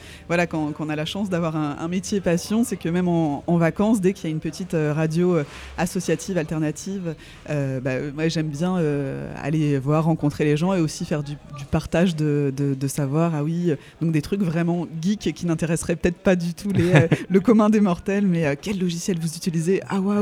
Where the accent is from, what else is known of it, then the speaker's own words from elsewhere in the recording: Brussels, Belgium; Je viens de Bruxelles.